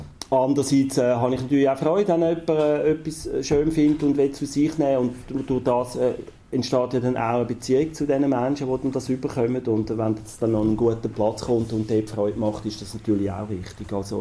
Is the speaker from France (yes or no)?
no; Switzerland; Also wie stehen wir überhaupt da als Schweizer zum Beispiel jetzt auch in der Welt, oder?